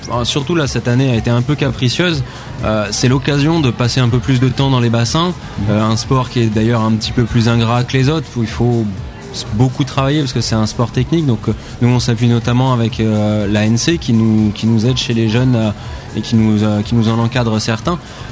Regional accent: Angoulême, Nouvelle-Aquitaine, France; moi, j'ai longtemps fait de l'aviron quand j'étais jeune sur Angoulême.

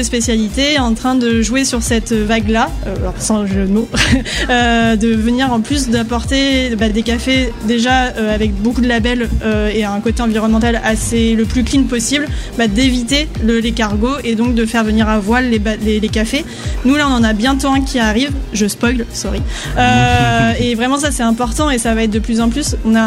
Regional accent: L'Isle-d'Espagnac, Nouvelle-Aquitaine, France; je suis native d'ici, de l'île d'Épagnac en plus

